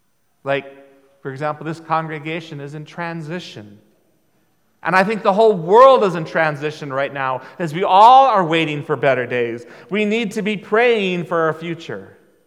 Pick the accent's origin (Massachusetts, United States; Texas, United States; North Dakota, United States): North Dakota, United States; as a child growing up in North Dakota, we didn't have earthquakes.